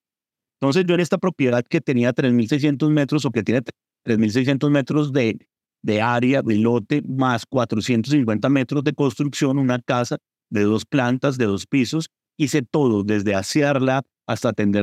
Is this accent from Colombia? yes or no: yes; Bucaramanga, Santander, Colombia; región de Colombia de la cual soy de Bucaramanga, Santander